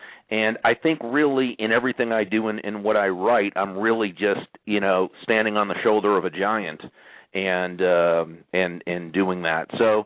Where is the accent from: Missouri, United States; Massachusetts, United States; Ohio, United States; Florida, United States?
Massachusetts, United States; I grew up in Massachusetts, as you know, and we all, my sister, her husband, my bro, we all live down here, very close to each other.